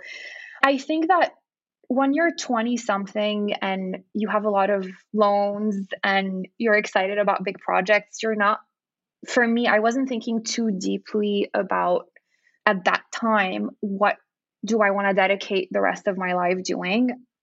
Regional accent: Lima, Peru; at the time when I was growing up in Lima

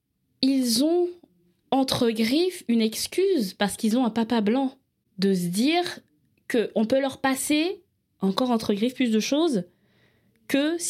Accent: Libreville, Estuaire, Gabon; moved away as an adult; Mais moi, je suis née à Libreville, au Gabon. Et j'y ai vécu jusqu'à mes 18 ans.

